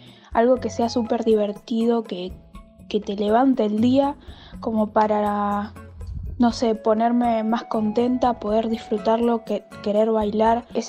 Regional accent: Viedma, Río Negro, Argentina; tengo 18 años y soy de Viedma, Río Negro.

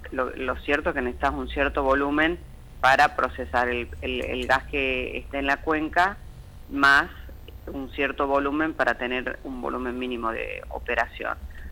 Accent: Salta, Argentina; soy salteña

